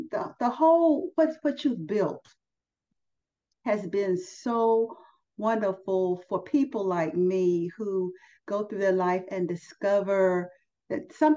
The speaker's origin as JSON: {"language": "English", "country": "United States", "said": "being that I'm an American."}